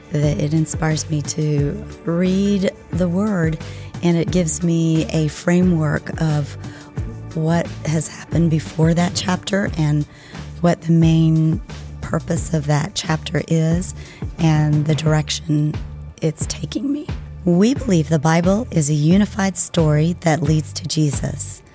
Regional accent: Raleigh, North Carolina, United States; I'm from Raleigh, North Carolina.

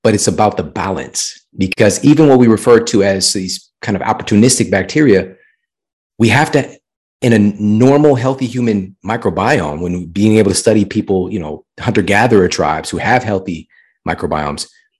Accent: St. Louis, Missouri, United States; And this was from my hometown. So it was St. Louis University.

